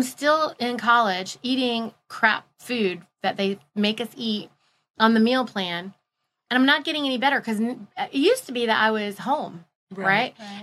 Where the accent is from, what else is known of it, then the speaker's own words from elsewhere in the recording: India; I was very fortunate because, you know, we're Indian. Indian people are mostly vegetarian.